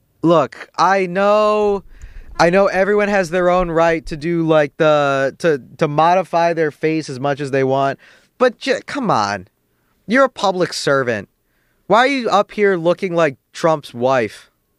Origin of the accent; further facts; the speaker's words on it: Bismarck, North Dakota, United States; Yeah, I'm from Bismarck.